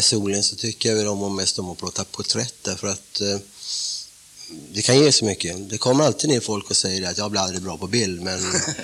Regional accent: Gothenburg, Västra Götaland County, Sweden; now in Stockholm, Sweden; när jag flyttade till Stockholm så... Jag är göteborgare från början, va? Mm. 64, då flyttade jag hit

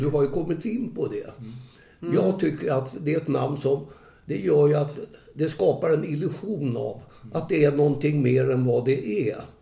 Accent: Stockholm, Stockholm County, Sweden; now in Tyresö, Sweden; Jag är 84 år nu. Jag är infödd stockholmare på Döbensgatan. Bodde väl inom Stockholm ända till 1966 då jag flyttade hit ut i en villa.

